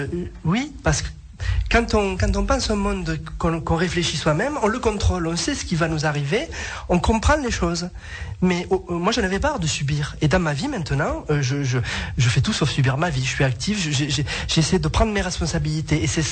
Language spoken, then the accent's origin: French; Auvergne-Rhône-Alpes, France; Ça doit s'entendre, je suis du sud.